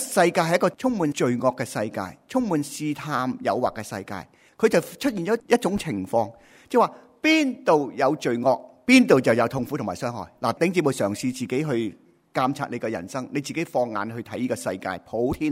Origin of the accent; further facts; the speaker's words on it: Hong Kong; 我出生在50年代啦，在香港一些很贫穷的寨子区里面